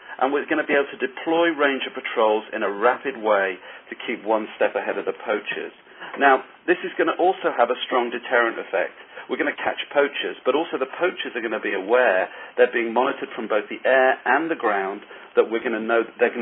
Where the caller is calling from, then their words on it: Mountain View, California, United States; I'm calling you from Mountain View, California, the home of Google.